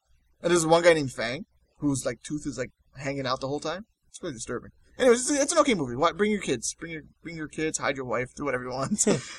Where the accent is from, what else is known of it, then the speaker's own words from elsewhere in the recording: Canada; well, I'm from Canada, so this doesn't really affect me.